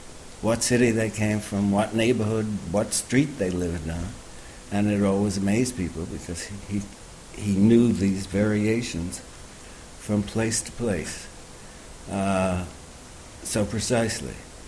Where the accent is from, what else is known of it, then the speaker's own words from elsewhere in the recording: New York, United States; accent: East Coast; It's American. I am from New York. I don't have a pronounced New York way of talking. More what in America we call East Coast, Middle East Coast speech.